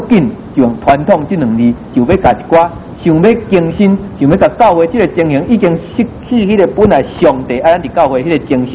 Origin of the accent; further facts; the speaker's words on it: Taiwan; 我们台湾人也很重传统